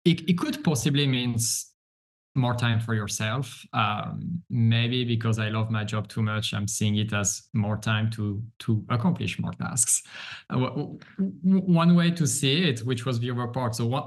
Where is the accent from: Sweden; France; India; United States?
France; English is a second language; As you can tell, possibly from my accent, I'm French. I'm in what people call an ESL, English second language.